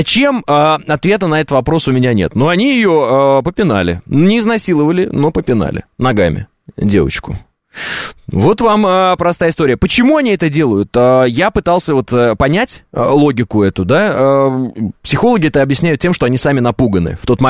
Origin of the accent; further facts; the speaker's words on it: Kazakhstan; born there; хотя я вот родился в Казахстане, например.